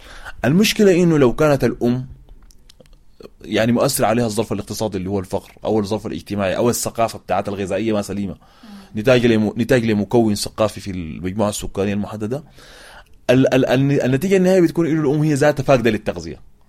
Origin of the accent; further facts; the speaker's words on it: Sudan; يعني ممكن تلقى ناس بعض القبائل عندنا في السودان أو في جنوب السودان أو في كينيا يكون عندهم أبقار كثيرة جدا